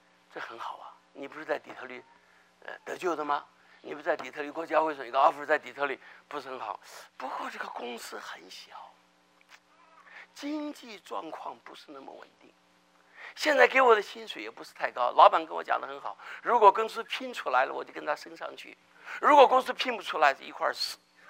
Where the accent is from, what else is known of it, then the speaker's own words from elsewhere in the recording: China; 所以我们中国人才有这个话：士可杀不可辱啊